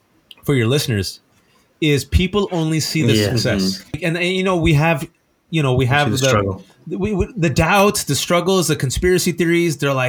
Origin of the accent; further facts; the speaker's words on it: Fremont, California, United States; I'm a nobody from Fremont, California, who started off at Mehran Pakistani Indian restaurant.